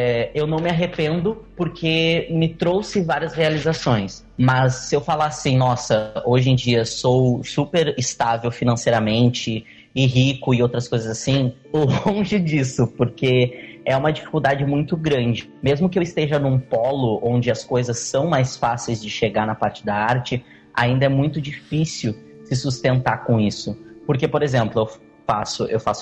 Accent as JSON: {"language": "Portuguese", "town": "Pelotas", "region": "Rio Grande do Sul", "country": "Brazil", "tie": "born or raised there", "lives_now": "Bento Gonçalves, Brazil", "said": "Eu morava em Pelotas, eu sou natural de Pelotas, e eu morava em Pelotas e fui para Bento Gonçalves."}